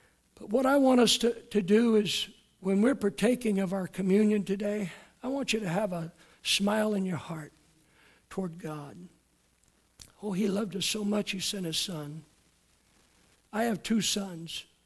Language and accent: English; Alameda, California, United States; When I was growing up in Alameda, we sang a song a lot called